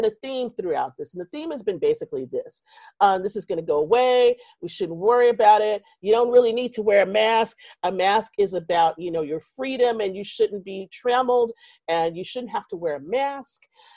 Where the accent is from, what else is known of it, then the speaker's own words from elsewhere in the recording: Texas, United States; everybody knows I'm from Texas and I'm going to botch it up anyway.